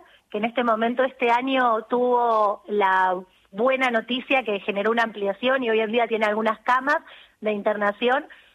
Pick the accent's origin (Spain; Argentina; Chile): Argentina; Mar del Plata, Buenos Aires Province; born there; Y yo nací en Mar del Plata, por ejemplo, así que sería uno de esos casos.